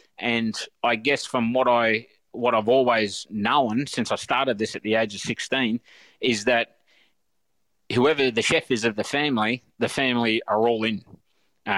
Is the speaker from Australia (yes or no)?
yes; Australia; I'm an Aussie as they come. I'm fourth generation Australian.